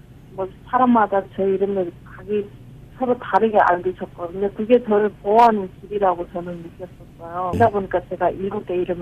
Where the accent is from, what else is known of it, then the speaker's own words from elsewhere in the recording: North Korea; 저도 똑같은 탈북자였고